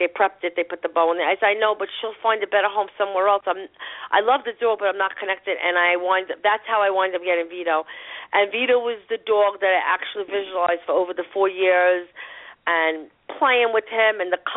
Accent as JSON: {"language": "English", "town": "Brooklyn", "region": "New York", "country": "United States", "tie": "born or raised there", "said": "So I headed back to where I was born and raised in Brooklyn, and I went to this place that sells these dogs"}